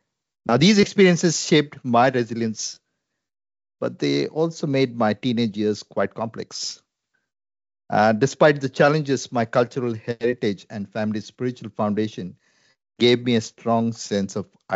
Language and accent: English; Mumbai, Maharashtra, India; Growing up in Mumbai was a mix of vibrant experiences and deep challenges. I was born into a Christian family with a strong legacy of faith and services.